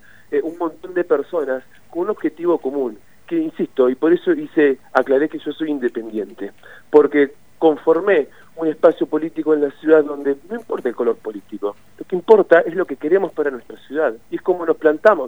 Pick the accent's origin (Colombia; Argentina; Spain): Argentina; Tandil, Buenos Aires Province; born there; now in Plottier, Argentina; Soy nacido en Tandil, hace casi 20 años que vivo en Plotier